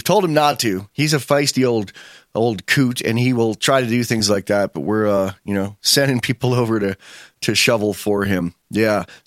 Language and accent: English; Buffalo, New York, United States; now in Wyoming, United States; in the part of Wyoming I live in, we never get snow that is incapacitating. I grew up near Buffalo, New York